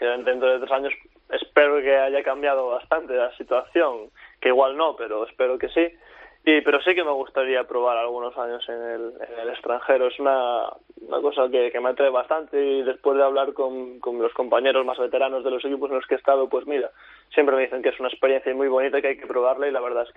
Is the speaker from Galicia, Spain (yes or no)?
yes; Galicia, Spain; con el equipo de mi pueblo de Galicia